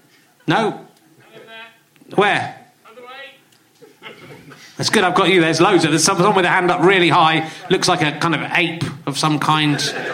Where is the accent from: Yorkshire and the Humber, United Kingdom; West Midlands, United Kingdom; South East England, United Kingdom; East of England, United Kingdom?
Yorkshire and the Humber, United Kingdom; I was from Yorkshire, so I should have